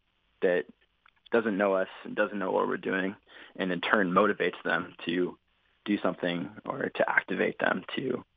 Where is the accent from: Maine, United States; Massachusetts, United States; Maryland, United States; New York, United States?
Maine, United States; grew up biking a lot. I'm originally from Maine.